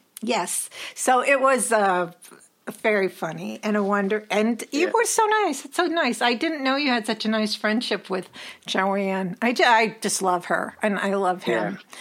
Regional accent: Massachusetts, United States; And I'm from Massachusetts.

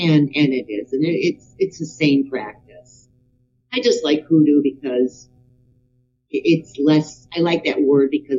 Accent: Detroit, Michigan, United States; I know you do too, because I'm from Detroit, so we used to always go to Windsor

